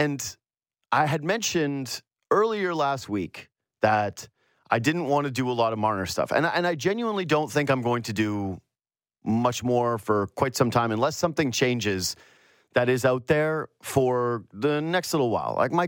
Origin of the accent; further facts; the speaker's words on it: Canada; there are few bad feelings as a Canadian, or I bet as anybody who lives in a cold weather climate